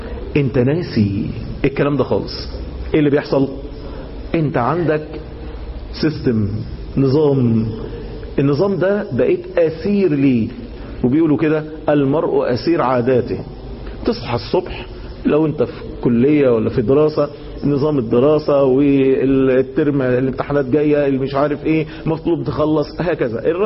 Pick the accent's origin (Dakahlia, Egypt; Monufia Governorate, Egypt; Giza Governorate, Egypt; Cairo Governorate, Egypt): Cairo Governorate, Egypt; Cairo; عندنا في القاهرة